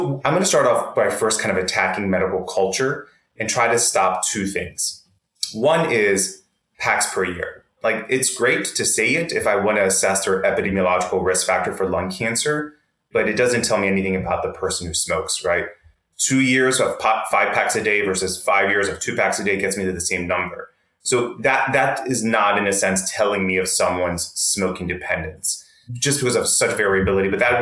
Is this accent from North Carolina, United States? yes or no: no; Baltimore, Maryland, United States; I am a Greek American born and raised in Baltimore to Greek immigrant parents who really just enjoys travel and being a dad.